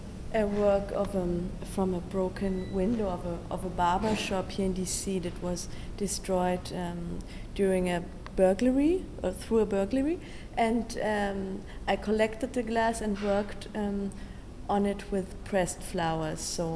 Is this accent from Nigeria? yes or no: no; Berlin, Germany; I'm an artist from Berlin.